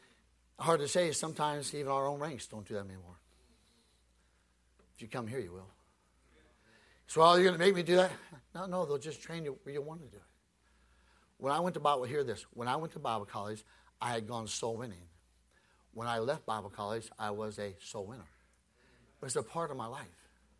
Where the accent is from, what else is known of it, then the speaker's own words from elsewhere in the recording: India; now in United States; I know, being an Indian person, that he's got millions and millions of God.